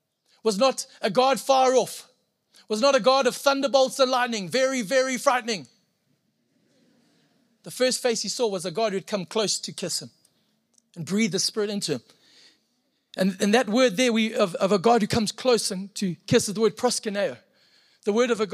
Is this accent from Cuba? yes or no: no; Zimbabwe; I am from Zimbabwe, as we've spoken about already, and Zimbabweans apologize for apologizing.